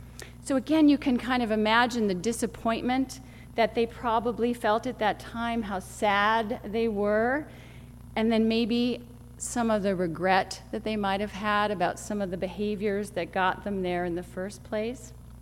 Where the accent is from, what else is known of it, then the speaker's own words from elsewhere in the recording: Northeast, United States; I grew up in the Northeast. Maybe I'm a sunny California beach girl.